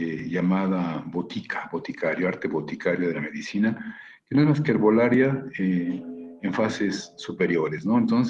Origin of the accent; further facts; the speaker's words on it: Mexico; las café con leche, que somos los mexicanos.